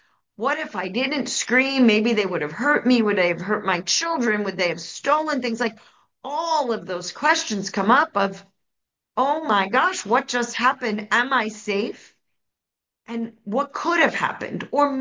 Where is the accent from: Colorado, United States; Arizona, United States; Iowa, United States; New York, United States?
New York, United States; I grew up in New York, and there's lots of maps of the United States